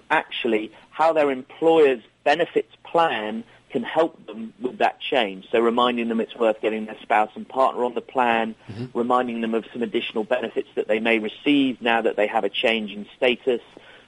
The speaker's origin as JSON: {"language": "English", "region": "England", "country": "United Kingdom", "accent": "English", "lives_now": "Burlingame, United States", "said": "I've still retained my English accent, but I'm sure, if we were to do this in a year, maybe my accent will be a bit further diluted."}